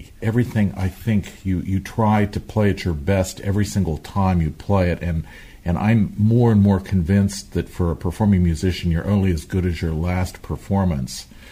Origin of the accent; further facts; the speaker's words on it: West Virginia, United States; Well, I come from West Virginia, which is sort of the boondocks, and there was a fair amount of classical music there